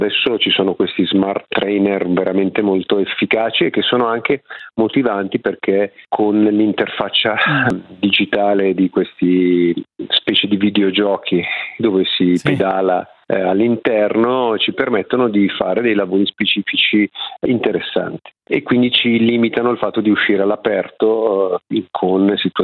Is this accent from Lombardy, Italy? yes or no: yes; Lombardy, Italy; però noi lombardi o comunque della nord Italia